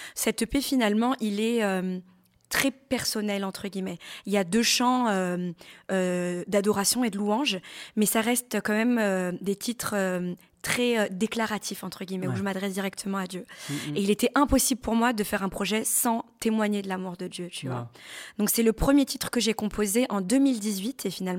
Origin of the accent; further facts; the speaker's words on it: France; born there; Donc, je suis d'origine malgache, je suis née en France.